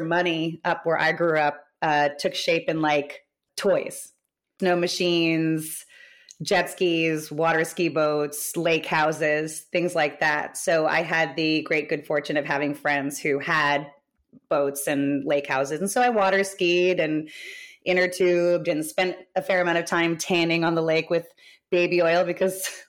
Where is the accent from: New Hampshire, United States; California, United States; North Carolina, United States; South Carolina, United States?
New Hampshire, United States; Freedom; also born or lived in North Conway; I was born in New Hampshire in North Conway, and I grew up in a small town called Freedom, New Hampshire.